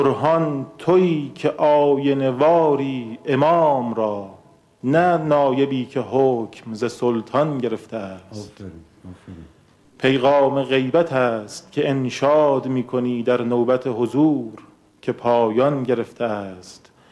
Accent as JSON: {"language": "Persian", "town": "Tehran", "region": "Tehran Province", "country": "Iran", "said": "نه خیلی، من تهرانی هستم"}